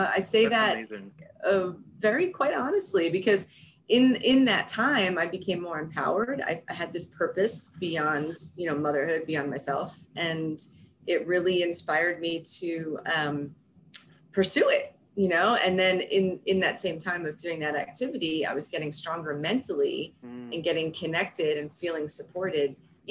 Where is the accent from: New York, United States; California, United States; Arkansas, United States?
New York, United States; I'm from New York originally, and I could not have imagined.